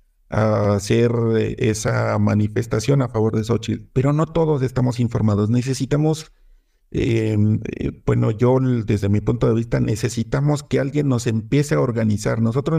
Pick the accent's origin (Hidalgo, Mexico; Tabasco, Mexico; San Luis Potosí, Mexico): Hidalgo, Mexico; Pachuca; Yo soy de Pachuca.